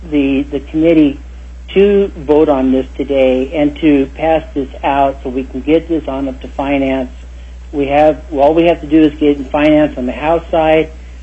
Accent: Alaska, United States; on a point of pride as an Alaskan, as an American, I really want to see Alaska leading the way on this.

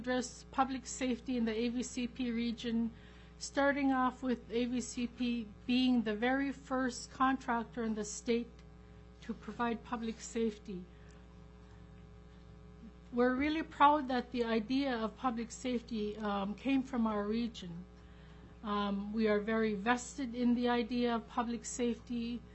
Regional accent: Emmonak, Alaska, United States; I was born and raised on the YK Delta. I grew up in Emonic.

